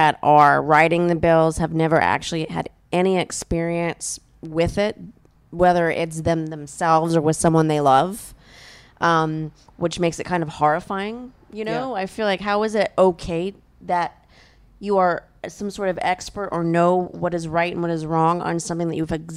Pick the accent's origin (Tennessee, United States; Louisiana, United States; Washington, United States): Louisiana, United States; I guess I'm from Louisiana, so a lot of that doesn't surprise